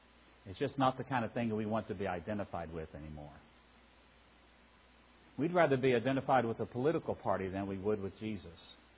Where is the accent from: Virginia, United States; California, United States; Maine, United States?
Virginia, United States; Roanoke; I grew up in Roanoke, Virginia. I'm a hillbilly from Southwest Virginia.